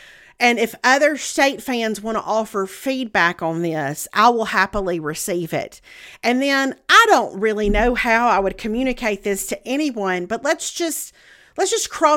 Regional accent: the South, United States; the problem is we're all from the South.

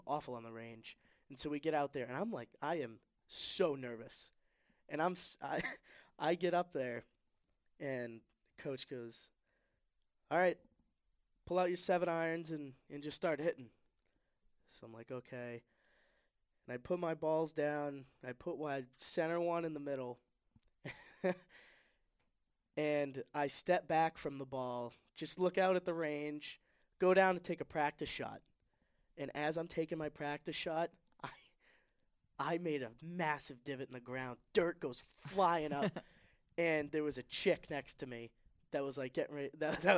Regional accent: Salem, New Hampshire, United States; I am from New England, specifically the Salem, New Hampshire region.

